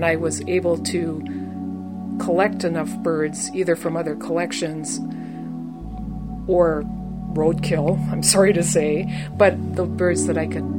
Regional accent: Wisconsin, United States; I grew up outside of Milwaukee in a rural area

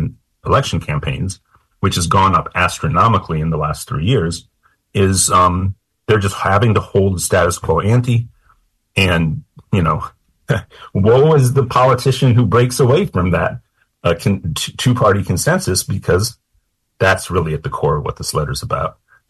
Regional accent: St. Louis, Missouri, United States; I was at the annual meeting, which happened to have been in my hometown of St. Louis on October 7th.

